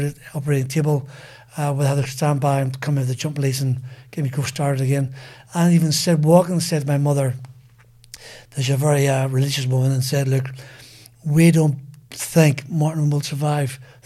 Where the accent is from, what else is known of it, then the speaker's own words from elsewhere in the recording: Ireland; now in England; We grew up together in Irish motorsport.